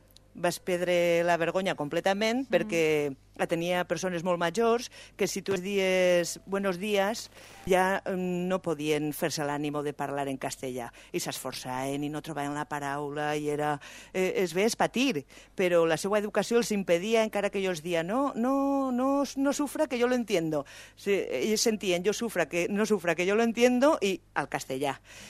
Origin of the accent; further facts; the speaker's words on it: Zaragoza, Aragon, Spain; Catalan is a second language; si no em diu algú al voltant meu que sóc de Saragossa